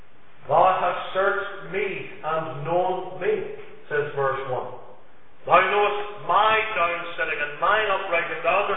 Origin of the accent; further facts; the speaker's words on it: Belfast, Northern Ireland, United Kingdom; growing up in Belfast, I was living near the ocean, right by the water.